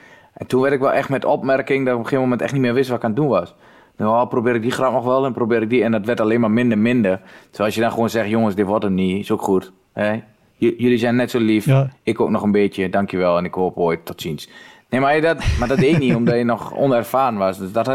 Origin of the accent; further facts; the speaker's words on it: Overijssel, Netherlands; ik kom wel uit Twente